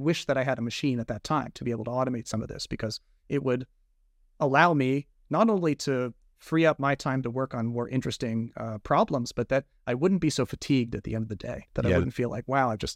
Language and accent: English; West Virginia, United States; I grew up in West Virginia. I have a pretty strong accent when I go home, and I want the machine to be able to understand the West Virginian just as well as the Californian